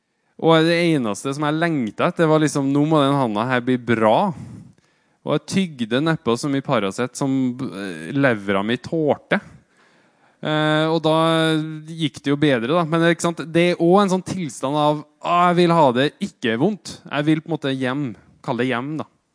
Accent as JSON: {"language": "Norwegian", "region": "Trøndelag", "country": "Norway", "tie": "born or raised there", "said": "den tida fra når jeg bodde hjemme I Trøndelåna hjemme hvor det var så kaldt at det frøys"}